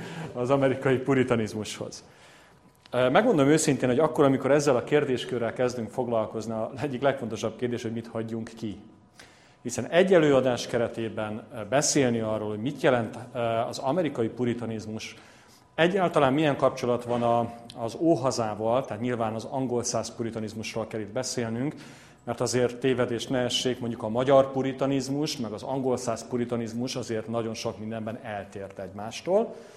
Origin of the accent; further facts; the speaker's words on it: Debrecen, Hajdú-Bihar, Hungary; now in Budapest, Hungary; én ízig-vérig hajdúsági ember vagyok, Debrecenben születtem és nőttem fel, vagy hát Debrecenhez közel, inkább úgy mondanám, egy kisebb városban, de aztán Debrecenben éltem nagyon hosszú ideig, jelenleg Budapesten élek családommal.